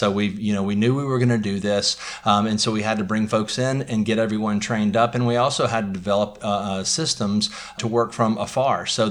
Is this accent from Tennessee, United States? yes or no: yes; Memphis, Tennessee, United States; Yep, born and raised in Memphis.